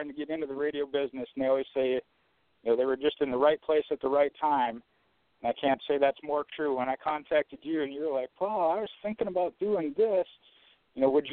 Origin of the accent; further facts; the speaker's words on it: Minnesota, United States; Yeah, I grew up in Minnesota